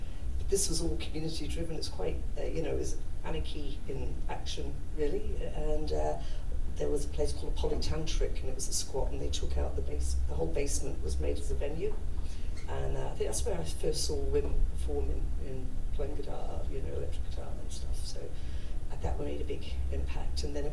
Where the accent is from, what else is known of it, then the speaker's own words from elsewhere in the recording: London, United Kingdom; I'm from London originally, so you know, like, I grew up in the '60s in London, and all the different sounds, like what inspired me is just I was living in Haringey, a really posh part of London, you know.